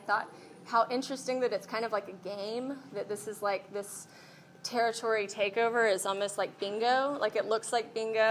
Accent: Alabama, United States; a terrain of where I grew up in North Alabama.

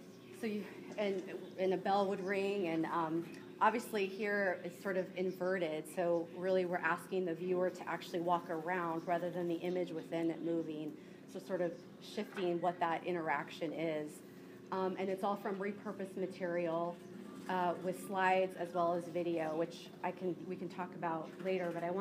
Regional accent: California, United States; now in Washington, United States; I haven't had a proper studio since I've moved to DC. I'm originally from California. I'm in my seventh year living here

